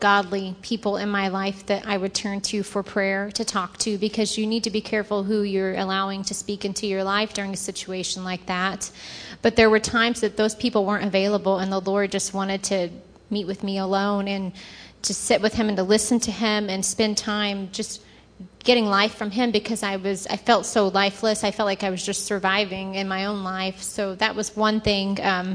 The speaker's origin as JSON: {"language": "English", "town": "Enid", "region": "Oklahoma", "country": "United States", "tie": "born or raised there", "said": "My hometown in Enid, Oklahoma, that's where I really came to terms with where I was."}